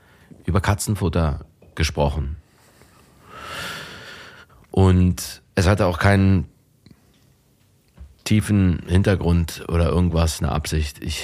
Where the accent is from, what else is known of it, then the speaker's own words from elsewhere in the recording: Potsdam, Brandenburg, Germany; Ich bin in Potsdam geboren.